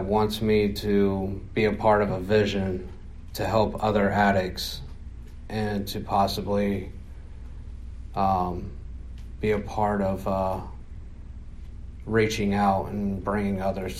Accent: Columbus, Ohio, United States; I am from Columbus, Ohio. I'm 29 years old.

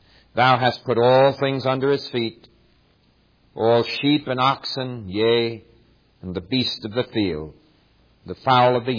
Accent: United States; You know, though I'm a preacher, I still love my nation very much. And I'm happy that I'm an American.

